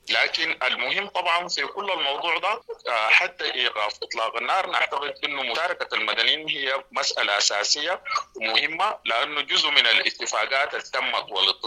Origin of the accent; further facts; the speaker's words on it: Sudan; نحن سودانيين